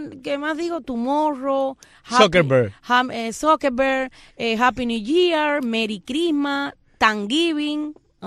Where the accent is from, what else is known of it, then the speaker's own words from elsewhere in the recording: Cuba; Así somos nosotros los cubanos